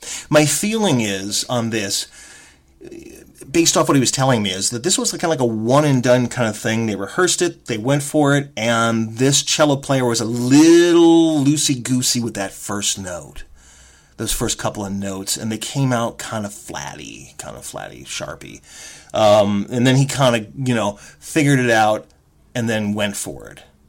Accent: Michigan, United States; That was back in Michigan. I grew up in Michigan.

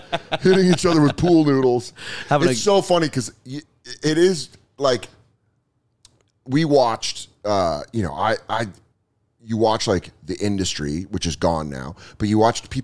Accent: Minneapolis, Minnesota, United States; I grew up in Minneapolis.

